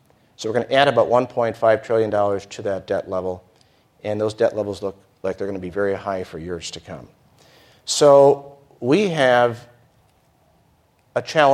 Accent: Minnesota, United States; and I grew up in Minnesota

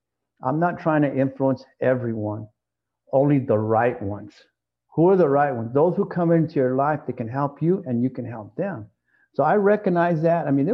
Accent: Rancho Cucamonga, California, United States; University of Cucamonga. No such school, right? It's just my hometown.

